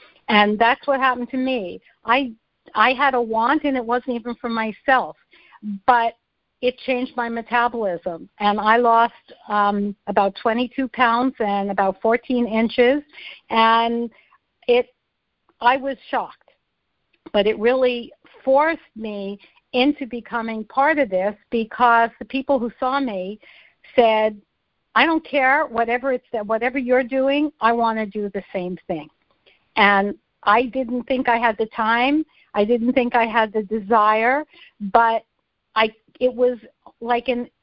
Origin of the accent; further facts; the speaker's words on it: Canada; And I'm Canadian, so I can say I'm a believer